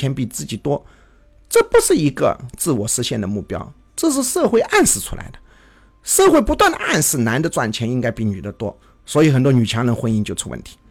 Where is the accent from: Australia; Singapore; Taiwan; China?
China